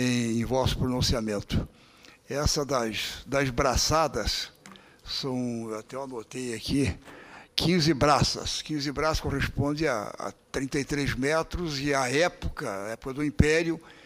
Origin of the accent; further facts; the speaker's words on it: Santa Catarina, Brazil; E eu, como catarinense, o que eu tenho recebido de reclamações?